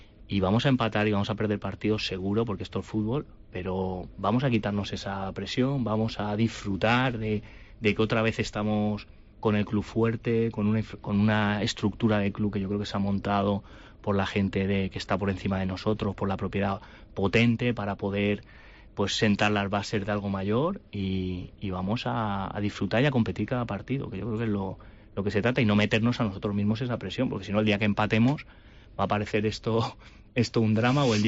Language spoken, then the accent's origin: Spanish; Alicante, Valencian Community, Spain; yo que soy de allí de Alicante